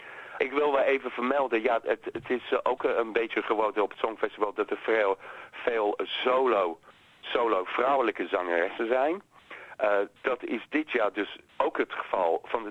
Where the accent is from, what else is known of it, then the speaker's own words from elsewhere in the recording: London, United Kingdom; Dat stoorde mij mateloos, moet ik zeggen, want ik kom zelf uit Londen.